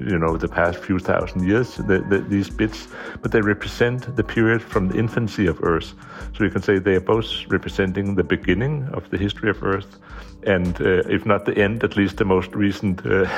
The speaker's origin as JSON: {"language": "English", "country": "Greenland", "lives_now": "Copenhagen, Denmark", "said": "I am I work at the University of Copenhagen, and I come originally from Greenland."}